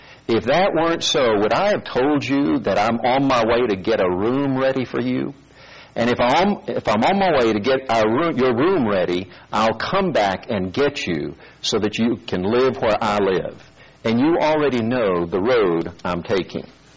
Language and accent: English; South Korea; Growing up in Korea as a youngster, my dad was a medical doctor.